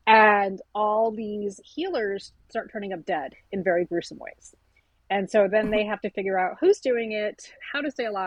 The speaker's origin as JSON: {"language": "English", "region": "Texas", "country": "United States", "moved": "as an adult", "lives_now": "New York, United States", "said": "I was when I was 18 and I moved from Texas to New York."}